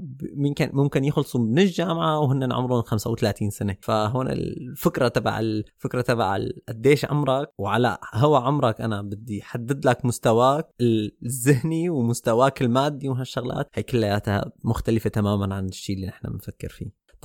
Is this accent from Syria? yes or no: yes; Syria; now in Germany; إحنا من سوريا، نحن عنا بسوريا هي الحالات ما لها موجودة،